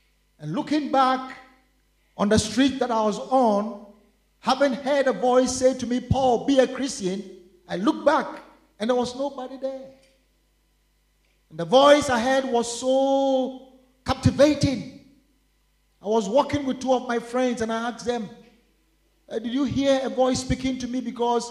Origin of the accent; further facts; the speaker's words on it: Cape Coast, Central Region, Ghana; the AOG in Cape Coast, my hometown.